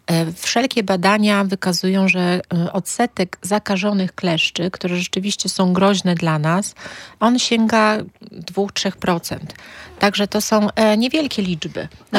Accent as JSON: {"language": "Polish", "town": "Gdynia", "region": "Pomeranian Voivodeship", "country": "Poland", "said": "akurat jestem z Gdyni"}